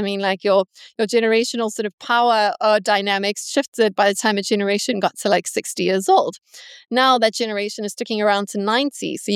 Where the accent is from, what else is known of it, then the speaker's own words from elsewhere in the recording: South Africa; I come from South Africa.